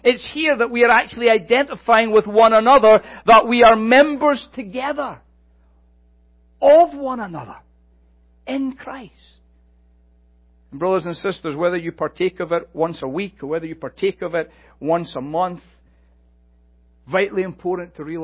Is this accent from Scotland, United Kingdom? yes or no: yes; Scotland, United Kingdom; Some people have often asked me, why is it, as a Scotsman, you're not a Presbyterian?